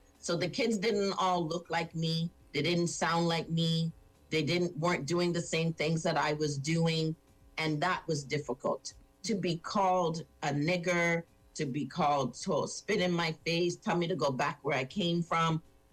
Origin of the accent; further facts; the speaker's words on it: Toronto, Ontario, Canada; born there; What do you mean go back where I came from? I was born in Toronto.